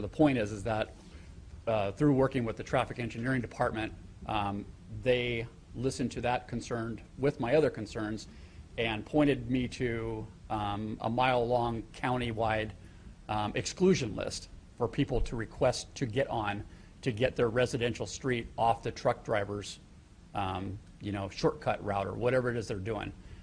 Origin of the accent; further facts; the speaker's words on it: Salida, United States; I'm from Salida